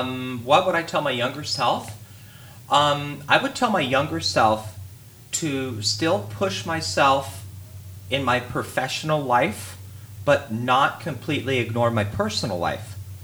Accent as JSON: {"language": "English", "town": "Portland", "country": "United States", "tie": "born or raised there", "also_born_or_lived": "Washington, D.C.", "said": "So I'm born and raised in Portland. I'm born in Portland, grew up in Portland, and my big move when I was just out of college, I moved to Washington, D.C. for work."}